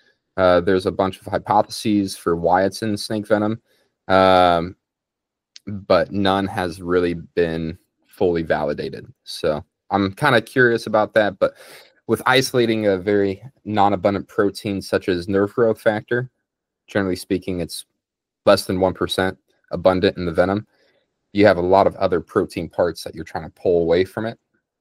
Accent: Colorado, United States; And I grew up in Colorado originally

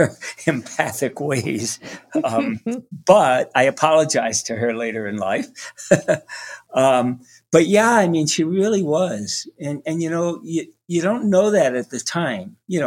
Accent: Brooklyn, New York, United States; born there; I was born in Brooklyn, New York. A lot of concrete, not a lot of nature

